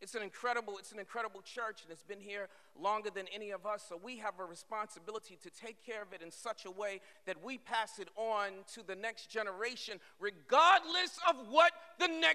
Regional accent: Roxbury, Massachusetts, United States; born there; I was born in Roxbury. I know Roxbury quite well.

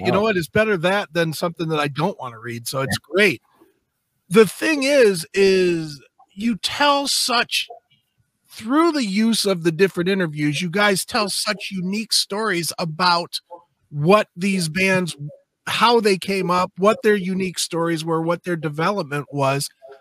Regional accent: Midwest, United States; I'm from the Midwest and I'm 52

